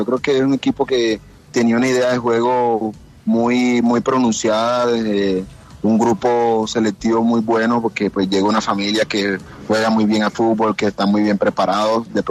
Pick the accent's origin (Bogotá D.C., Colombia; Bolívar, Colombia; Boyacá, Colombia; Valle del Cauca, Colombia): Bolívar, Colombia; Cartagena; Yo soy de Cartagena.